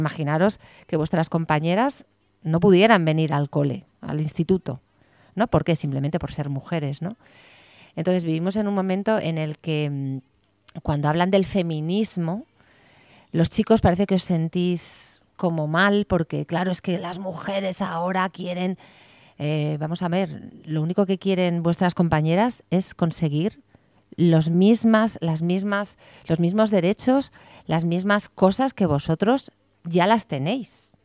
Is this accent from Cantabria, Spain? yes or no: yes; Santander, Cantabria, Spain; ya tengo una edad, voy a cumplir 60 años. Y de lo que yo he vivido, o sea, yo que soy del norte de España, yo en Santander me levantaba todos los días